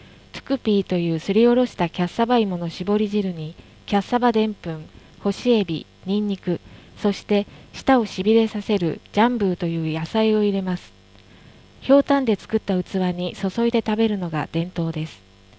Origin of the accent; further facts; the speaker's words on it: Minas Gerais, Brazil; Japanese is a second language; 東南部は4つの州から成り立っていて、そのうちの1つは私の出身地であるミナスジェライス州です。